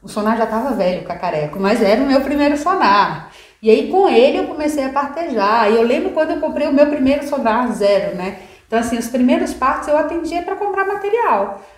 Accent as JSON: {"language": "Portuguese", "town": "Brasília", "region": "Federal District", "country": "Brazil", "tie": "born or raised there", "said": "eu tô voltando pra Brasília. Brasília é minha terra natal."}